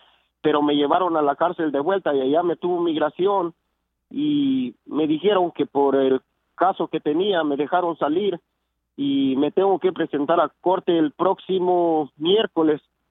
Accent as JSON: {"language": "Spanish", "country": "Guatemala", "moved": "yes", "lives_now": "Charleston, United States", "said": "Sí, vine desde Guatemala."}